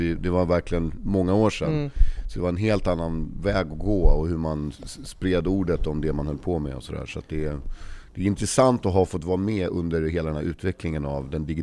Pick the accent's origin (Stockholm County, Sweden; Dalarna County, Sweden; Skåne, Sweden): Stockholm County, Sweden; Stockholm; Jag växte upp här på Söder